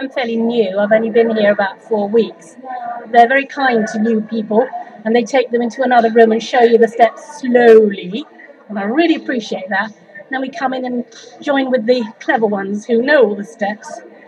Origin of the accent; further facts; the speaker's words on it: London, United Kingdom; also born or lived in Trowbridge; I've lived here for about 25 years. I used to live on the other side of Salisbury Plain in Trowbridge, but originally I come from London.